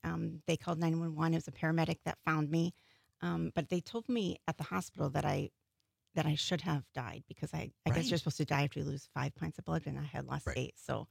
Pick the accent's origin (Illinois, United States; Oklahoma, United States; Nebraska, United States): Illinois, United States; No, it was in Illinois, about 10 minutes from the Wisconsin border.